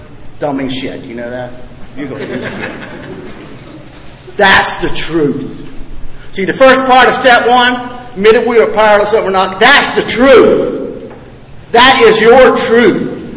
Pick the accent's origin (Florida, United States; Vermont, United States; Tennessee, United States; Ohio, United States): Florida, United States; Lawtey; I ain't from Gainesville. I'm from Lawley, Florida. Y'all know where that's at? It's in the middle of no daggum where. We got one red light. 700 people in Lawley.